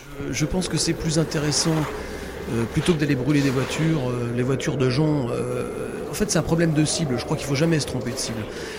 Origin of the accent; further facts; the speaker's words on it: Brittany, France; C'est chez moi, en Bretagne, mais ça ne m'empêchera pas plus tard d'aller ailleurs